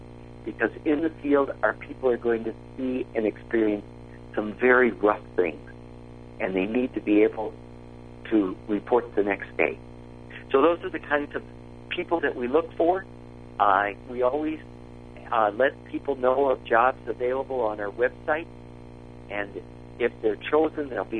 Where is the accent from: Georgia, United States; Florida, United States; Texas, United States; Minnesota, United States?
Minnesota, United States; So I come from Minnesota, and the small towns in Minnesota have, for example, grenade launchers and armored personnel carriers.